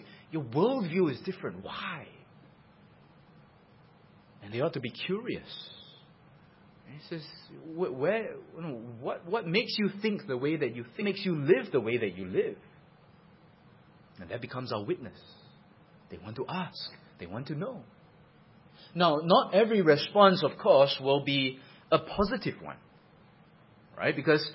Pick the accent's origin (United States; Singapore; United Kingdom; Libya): Singapore; Of course, then you tell them, oh, we're from Singapore. Where's Singapore? And then you give an explanation.